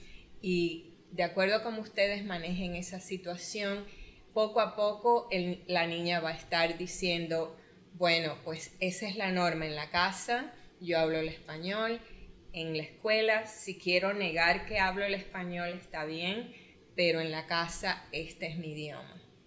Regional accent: Cuba; o en este caso los 3 que somos cubanos

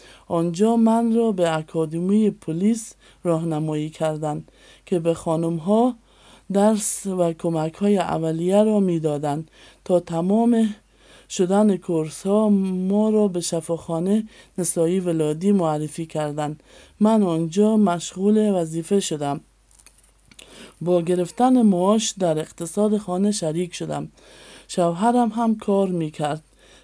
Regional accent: Iran; also born or lived in Afghanistan; من یک خانم از افغانستان هستم. دوران کودکی و نوجوانیم را در کشور همسایه ایران سپری کردم. همونجا تشکیل خانواده دادم.

